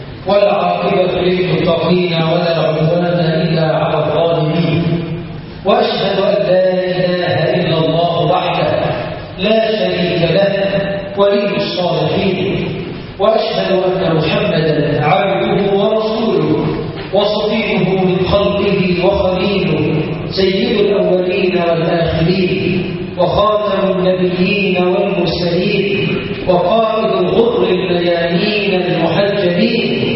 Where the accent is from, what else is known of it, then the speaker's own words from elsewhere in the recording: Egypt; بلدنا مصر